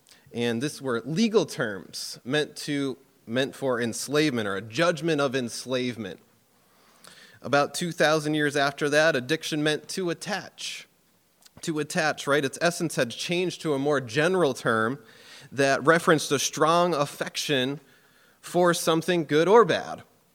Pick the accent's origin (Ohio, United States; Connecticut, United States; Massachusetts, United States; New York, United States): Massachusetts, United States; Springfield; I'm from Western Massachusetts, Springfield area.